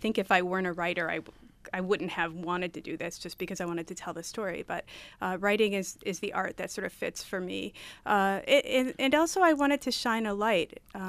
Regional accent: Rochester, New York, United States; Well, Ghost Bread is a book about growing up in Rochester and in Western New York.

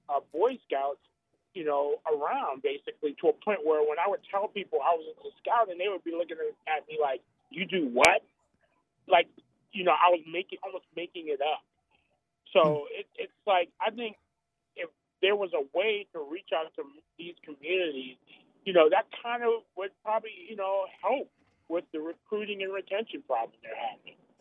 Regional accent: New York City, New York, United States; And I'm from New York City originally, from Harlem.

